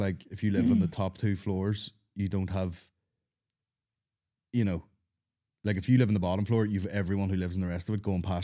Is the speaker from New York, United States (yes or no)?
yes; New York City, New York, United States; I am a New Yorker.